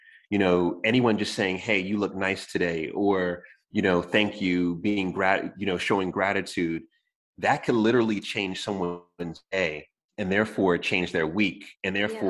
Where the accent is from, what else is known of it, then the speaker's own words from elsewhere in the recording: New York City, New York, United States; born there; So I was born in New York. Shout out to all my Jamaica queens. Massive, right? I was not born in the best area, should I say, right?